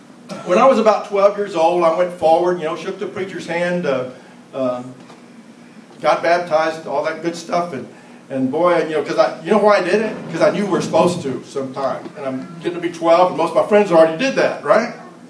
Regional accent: Baytown, Texas, United States; I grew up in Baytown, Texas. I'm not originally from Louisiana. I grew up in a little town called Baytown, Texas, which is near Houston.

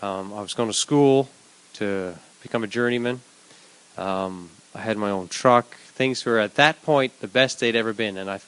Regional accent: Little Narrows, Nova Scotia, Canada; And I'm from Little Narrows. I'll be fourth generation on the farm where we are.

